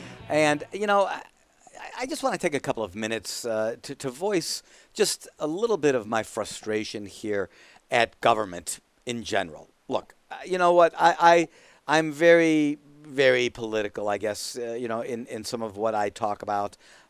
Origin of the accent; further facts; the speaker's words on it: United States; But I got to tell you something, folks. I'm an American first.